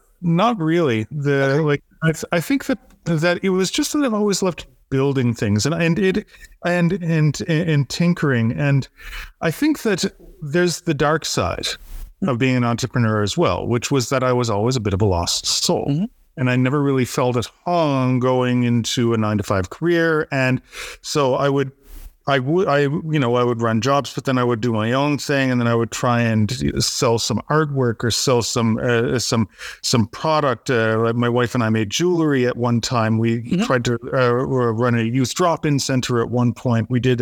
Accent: Canada; now in Berlin, Germany; I'm actually Canadian. Most of my life in Canada, actually.

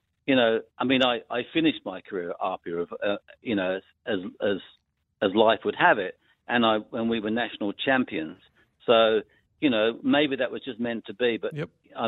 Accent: England, United Kingdom; I'm an Englishman. I live in England.

